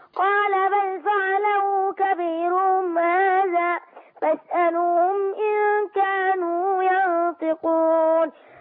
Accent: South Sinai, Egypt; من جنوب سيناء

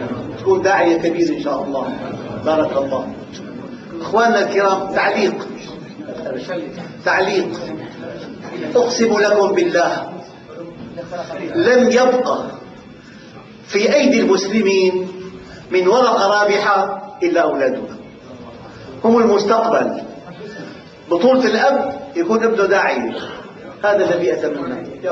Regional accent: Syria; نحن بالشام، عندنا بالشام

